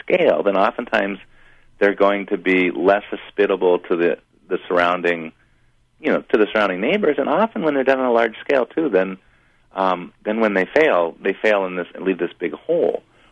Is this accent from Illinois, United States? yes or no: yes; Urbana, Illinois, United States; You know, I grew up in Urbana, and I walked downtown all the time.